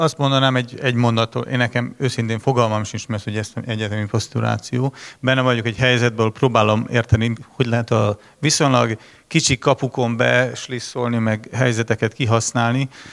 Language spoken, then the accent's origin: Hungarian; Budapest, Hungary; Budapestről vagyok egyébként